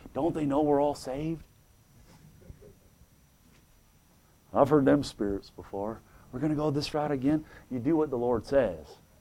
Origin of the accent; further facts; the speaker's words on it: Defiance, Ohio, United States; And we come over here. I'm from Defiance. He's from Napoleon.